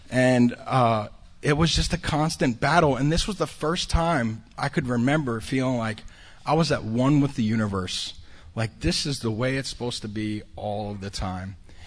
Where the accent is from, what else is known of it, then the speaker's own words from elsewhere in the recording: Claymont, Delaware, United States; moved away as an adult; now in Austin, United States; I'm from Claymont, Delaware, originally. It's always such an honor to be up here. I remember when I first moved here to Austin, Texas, I had about a year sober.